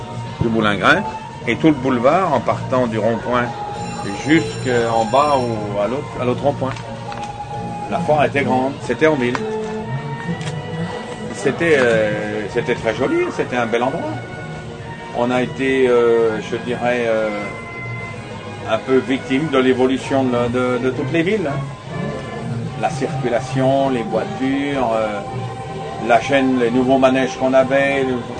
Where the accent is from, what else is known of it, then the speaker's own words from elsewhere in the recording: Nancy, Grand Est, France; Nous, on est de l'Est, donc on est des forains de l'Est.